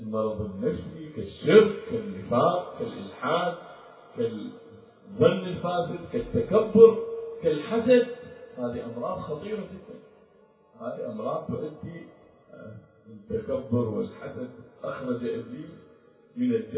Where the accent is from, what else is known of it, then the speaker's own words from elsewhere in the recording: Iraq; يعني تتلاعب مثلا عندنا في العراق تتذكرون